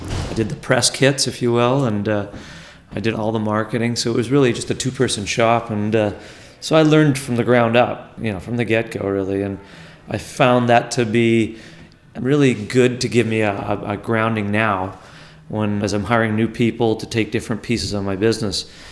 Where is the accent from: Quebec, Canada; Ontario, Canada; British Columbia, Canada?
British Columbia, Canada; Vancouver; also born or lived in San Francisco, United States; My father was born in San Francisco, as I was. At a young age, the family moved to Vancouver, Canada. So I grew up in Vancouver, Canada.